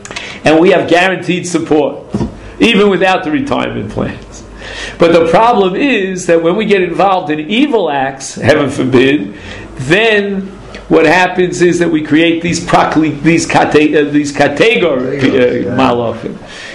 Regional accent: Brooklyn, New York, United States; You know, this was in Brooklyn, New York. You know, we were raised on Mad Magazine.

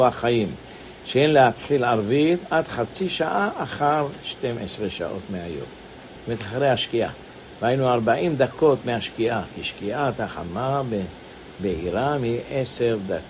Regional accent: Jerusalem, Jerusalem District, Israel; born there; כי אני גם בירושלים, נולדתי שם.

